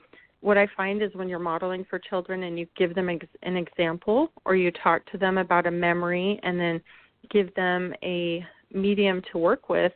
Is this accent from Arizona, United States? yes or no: yes; Arizona, United States; I grew up in Arizona, and my family would always spend time up on the rim, berry picking.